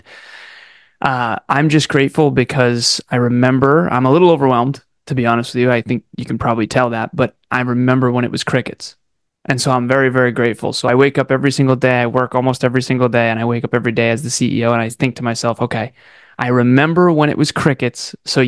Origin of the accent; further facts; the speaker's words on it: Massachusetts, United States; born there; I was born in Massachusetts, which the U.S. is the largest economy in the world by far.